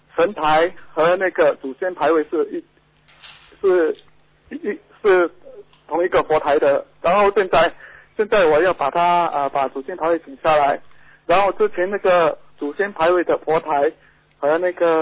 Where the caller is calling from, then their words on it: Indonesia; 我是从印尼打来的，